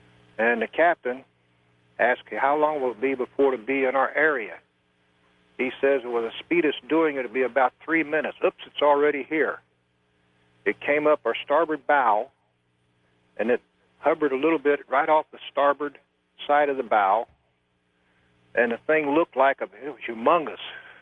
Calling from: Port Gamble, Washington, United States; from Port Gamble, Washington.

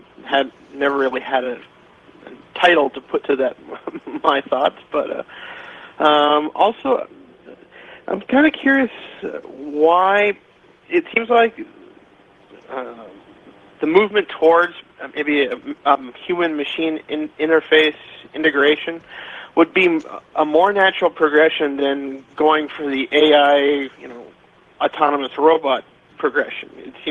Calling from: Henderson, Nevada, United States; I'm calling from Henderson, Nevada.

